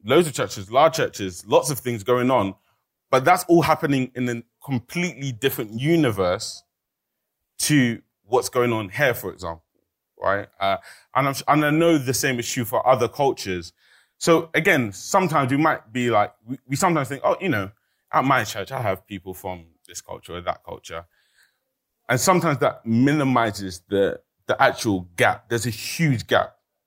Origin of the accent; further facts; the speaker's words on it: London, United Kingdom; also born or lived in Nigeria; I grew up in London. I spent some time in Nigeria in boarding school, but I grew up mostly in London, and I didn't know that. So I grew up in African Pentecostal churches.